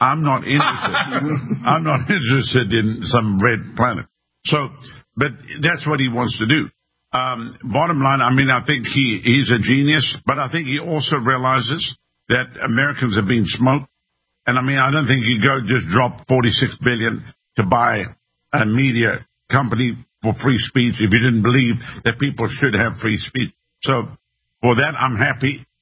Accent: South Africa; now in United States; I'm from South Africa.

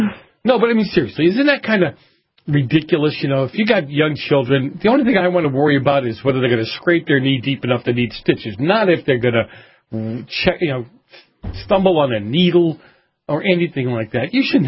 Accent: Boston, Massachusetts, United States; in Boston, my hometown, matter of fact, actually the area I grew up in the north end of Boston

